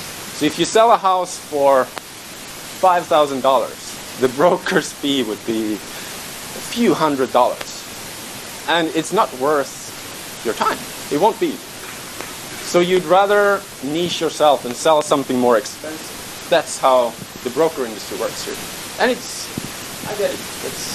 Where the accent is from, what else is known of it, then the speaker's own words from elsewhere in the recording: Stockholm, Stockholm County, Sweden; I'm from Stockholm and I would never buy a house in a different city in Stockholm, in Sweden, that I've never been to.